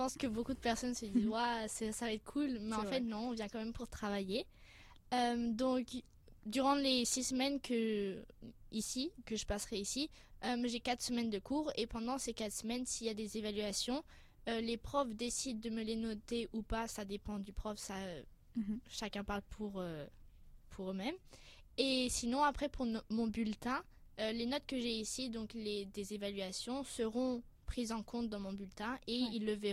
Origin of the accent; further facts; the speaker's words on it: France; also born or lived in Singapore; je suis française et je suis née à Singapour, donc qui est située en Asie.